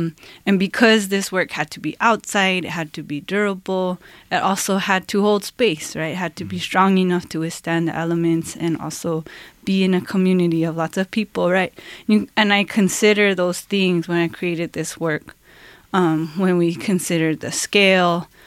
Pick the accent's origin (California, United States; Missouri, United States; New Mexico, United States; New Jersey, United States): New Mexico, United States; Española; I come from Española, New Mexico, which is the lowrider capital of the world. So where I come from, cars are art, right?